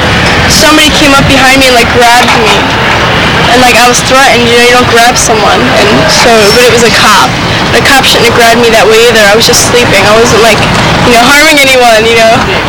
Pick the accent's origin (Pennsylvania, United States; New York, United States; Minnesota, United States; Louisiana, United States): Pennsylvania, United States; Philadelphia; I'm from Philly.